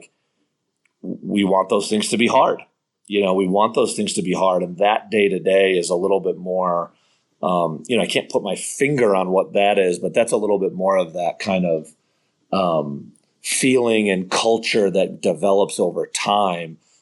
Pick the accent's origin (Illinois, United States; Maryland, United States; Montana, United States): Illinois, United States; Chicago; also born or lived in Columbus / Michigan; You know, I moved here from the Midwest, you know, from, I was in Columbus and Michigan before that, and grew up in suburban Chicago.